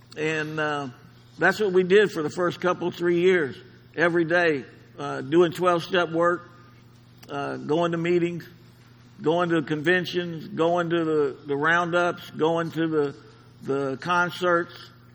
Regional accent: Gulfport, Mississippi, United States; moved away as an adult; also born or lived in New Orleans; Well, I was born in New Orleans, and I was raised in Gulfport, Mississippi.

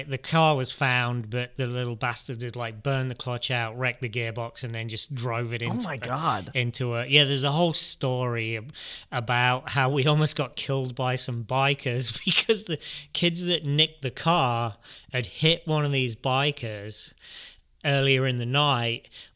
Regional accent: England, United Kingdom; it's like I'm 10 miles from Coventry and Leicester and like 25 from Nottingham and Birmingham, that sort of thing.

